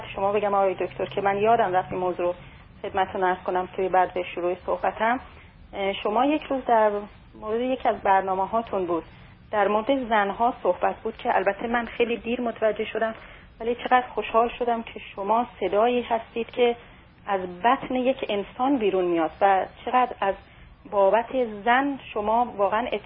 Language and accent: Persian; Shiraz, Fars, Iran; من به عنوان یک ایرانی، به عنوان یک انسان و به عنوان یک شیرازی کاکو جون از شما متشکرم